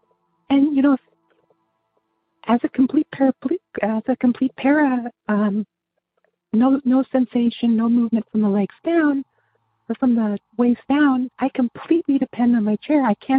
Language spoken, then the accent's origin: English; Fresno, California, United States; from Fresno, and my story is when I left the house, finished high school